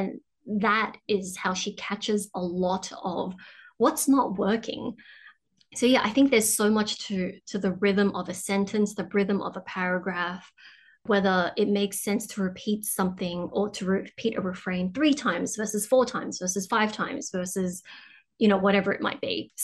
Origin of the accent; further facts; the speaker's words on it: Cabramatta, New South Wales, Australia; So, you know, growing up in Cabramatta, like coming from a family of refugees